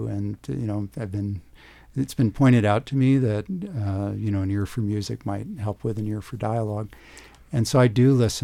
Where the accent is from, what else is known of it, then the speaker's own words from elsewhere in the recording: United States; And as an American going into it, you know, I felt an obligation to bone up on the history.